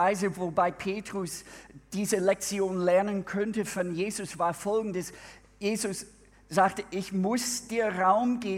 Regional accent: Minnesota, United States; German is a second language; Ich komme aus Bundesstaat Minnesota. In Minnesota ist es sehr kalt im Winter und sehr warm im Sommer.

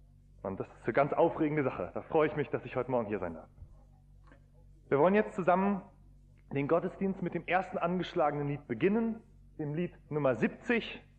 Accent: Soest, North Rhine-Westphalia, Germany; ich komme nicht aus Württemberg, das kann man ja leicht an meiner Sprache erkennen, sondern aus Westfalen, aus einem kleinen Städtchen namens Soest an der A44.

